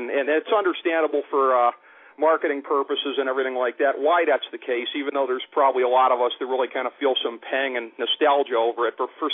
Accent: Cleveland, Ohio, United States; Here in the Rust Belt, I grew up in Cleveland.

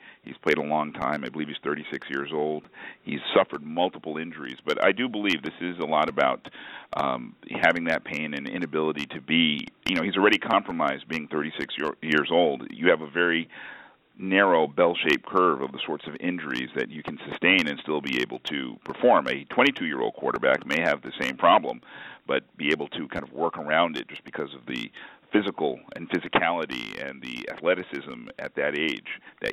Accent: Hartford, Connecticut, United States; I can remember, I grew up in Connecticut in Hartford, and we had a team called the Hartford Whalers.

